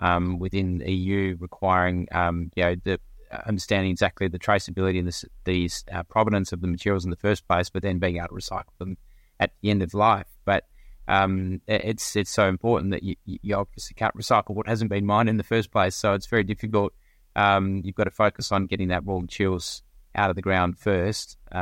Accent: Australia; You know, I come from Australia where, you know, mining companies, that's what they do.

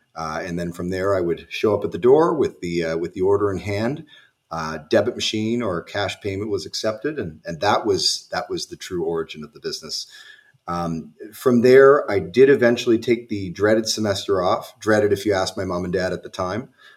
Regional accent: Saint John, New Brunswick, Canada; also born or lived in Halifax, Canada; I grew up outside of St. John, New Brunswick, and then moved to Halifax, which is often referred to as the big city from where I grew up, to attend St. Mary's University back as a 20-year-old.

